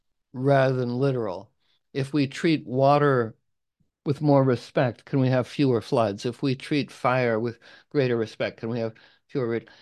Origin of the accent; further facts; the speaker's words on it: United States; You know, as an American, I have the right to opinion about everything I hear about within 5 seconds.